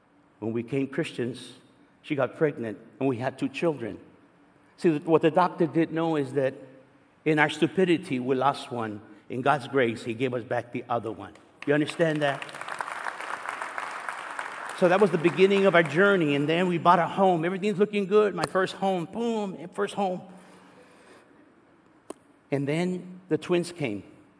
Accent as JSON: {"language": "English", "town": "East Los Angeles", "region": "California", "country": "United States", "said": "I'm from East Los Angeles and proud of it."}